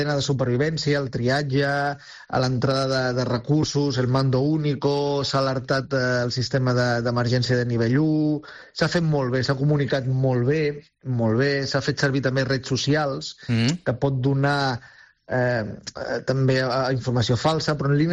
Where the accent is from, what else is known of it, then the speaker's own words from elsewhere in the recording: Girona, Catalonia, Spain; O sigui, jo soc de Girona, no?